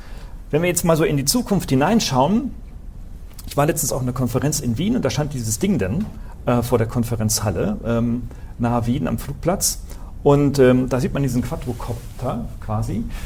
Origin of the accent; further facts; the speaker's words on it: Northern Germany, Germany; Ich bin ein Norddeutscher